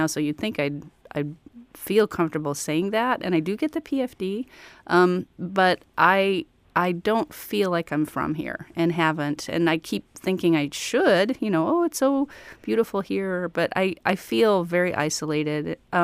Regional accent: Colorado, United States; born there; also born or lived in Chicago / Minneapolis / Mississippi; now in Alaska, United States; I was born in Colorado, and I did a lot of traveling. I lived in Chicago. I lived in the Twin Cities in Minneapolis. And then I lived in Mississippi for a while.

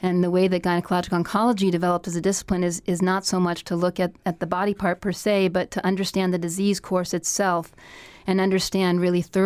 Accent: Colorado, United States; also born or lived in California; I grew up in Colorado and went to college at Stanford University in California.

